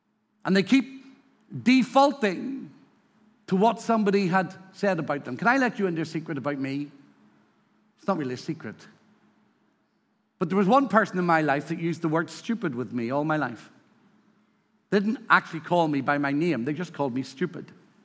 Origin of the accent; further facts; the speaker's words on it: Ireland; maybe it's because I'm from Ireland.